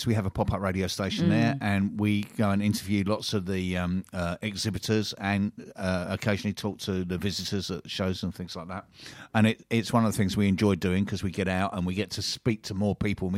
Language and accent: English; Tenterden, South East England, United Kingdom; If anybody's ever visiting Tenterton, my hometown, the kebab van by the toilets, by the wreck, is where you get the best.